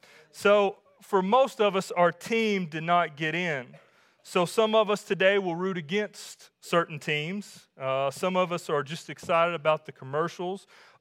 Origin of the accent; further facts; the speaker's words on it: Kentucky, United States; I remember the day we were playing Estill County and growing up in Powell County.